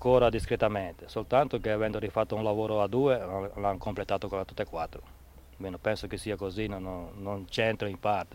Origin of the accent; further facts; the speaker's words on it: Sassello, Liguria, Italy; born there; sono nato a Sassello.